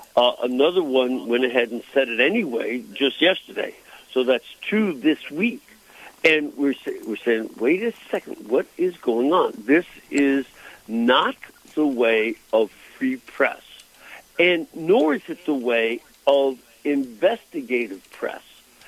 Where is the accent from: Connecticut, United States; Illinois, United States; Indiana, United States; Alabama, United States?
Illinois, United States; Chicago; I'm from Chicago, and we had suspicions of dishonesty.